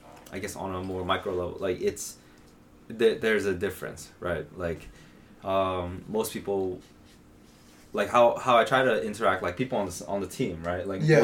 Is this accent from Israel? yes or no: no; South Korea; I'm Korean and I grew up in the Korean church.